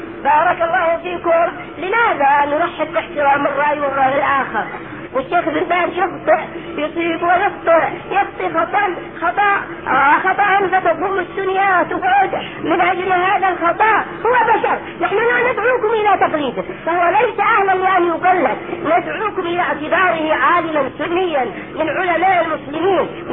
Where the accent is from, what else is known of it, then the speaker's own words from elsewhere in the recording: Yemen; نعم عندنا في اليمن، لانني اتكلم عن منارس